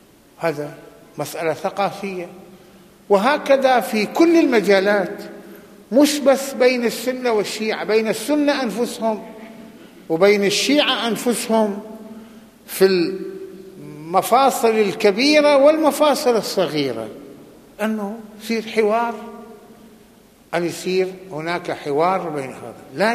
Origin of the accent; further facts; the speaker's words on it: Lebanon; هذا يمكن بعض اللي تسمعوا أنتم عندنا بلبنان